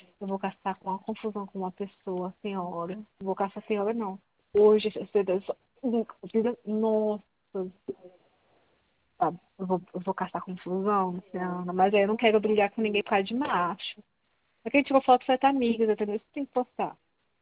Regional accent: Andradina, São Paulo, Brazil; Andradina.

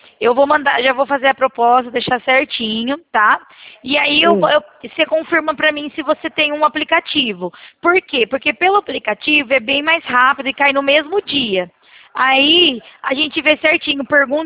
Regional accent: Limeira, São Paulo, Brazil; Eu sou de Limeira

